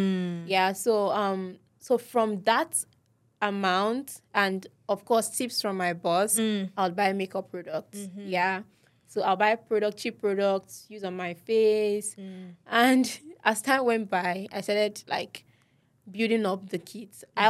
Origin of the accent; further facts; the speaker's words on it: Warri, Delta, Nigeria; Yeah, so I'm originally from Delta State.